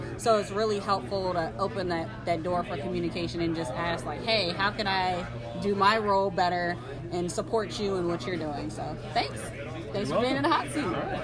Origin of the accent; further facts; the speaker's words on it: New Jersey, United States; Like she said, she's not from here. I'm from New Jersey, so I get it.